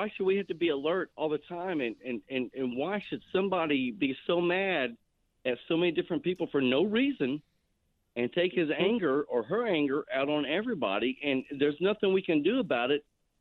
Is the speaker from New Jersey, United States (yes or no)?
no; Tennessee, United States; Tennessee. I'm from the South.